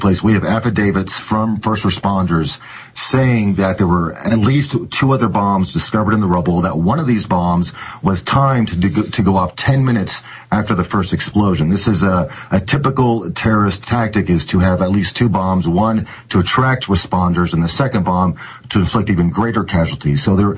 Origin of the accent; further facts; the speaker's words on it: Oklahoma City, Oklahoma, United States; Well, this is my hometown. I grew up in Oklahoma City.